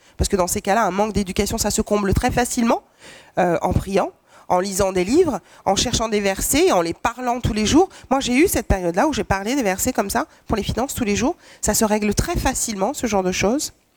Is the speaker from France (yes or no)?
yes; Pays de la Loire, France; Voilà, moi je viens d'une petite famille du Maine-et-Loire.